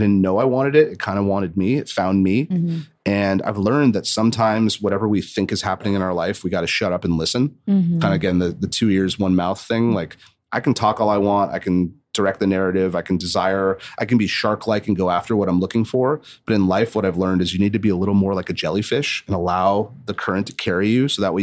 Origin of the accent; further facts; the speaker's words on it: Santa Barbara, California, United States; So I grew up in Santa Barbara. Wine is very close to you in Santa Barbara, even if you're not old enough to drink.